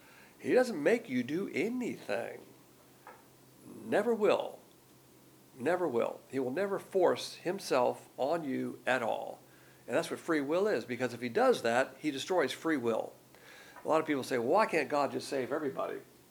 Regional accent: the South, United States; I'm from the South, and one of the hallmarks of a Southerner is manners.

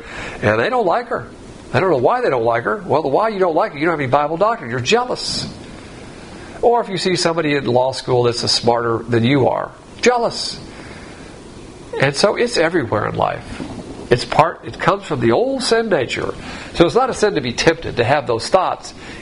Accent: the South, United States; And as a Southerner, this always upsets me because Southern culture, just divine institutions, it's all about manners.

